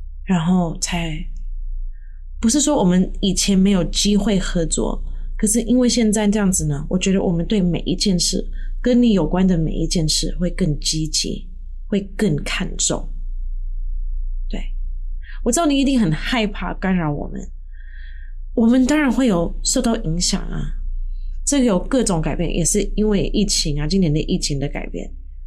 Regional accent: United States; 小时候啊我们在美国长大

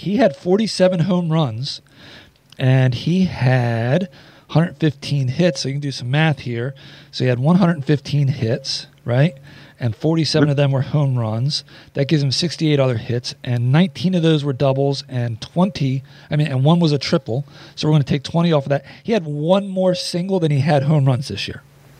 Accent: Philadelphia, Pennsylvania, United States; I'm a Philly fan. I'm born and raised in the Philly area, so I root for all four of the Philly sports teams.

